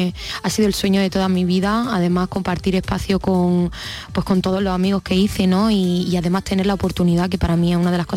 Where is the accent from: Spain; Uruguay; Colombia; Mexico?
Spain; Granada, Andalusia; Después pasaré por Granada, por mi tierra, hombre